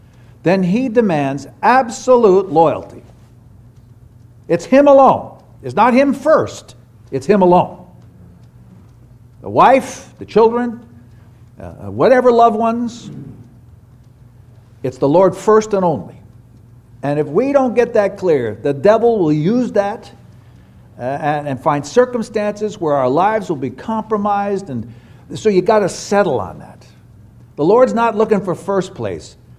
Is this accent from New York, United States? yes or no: yes; New York City, New York, United States; our dear brother Kit had to go up to New York, my hometown, just to get down here.